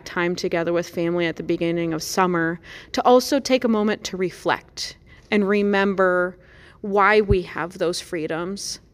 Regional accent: Boone, Iowa, United States; I'm from Boone, Iowa, which is a huge National Guard community. I grew up in a military family.

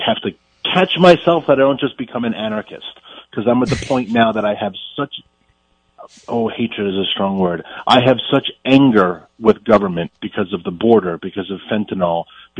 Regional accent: New York City, New York, United States; I grew up in New York City. I didn't even know what the heck a tent was.

